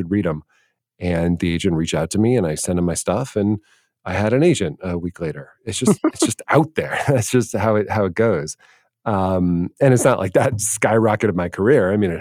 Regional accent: Washington, District of Columbia, United States; And I grew up in Washington, D.C. I didn't know anybody in the movie or TV business.

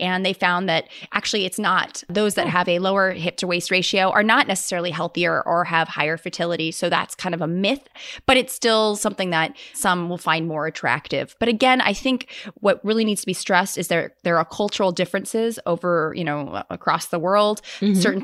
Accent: Scotland, United Kingdom; I'm Scottish

